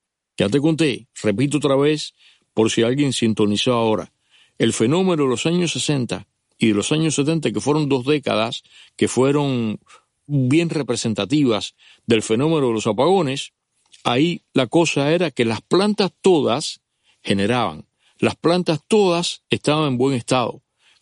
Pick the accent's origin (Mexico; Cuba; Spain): Cuba; moved away; yo me fui de Cuba hace más de 30 años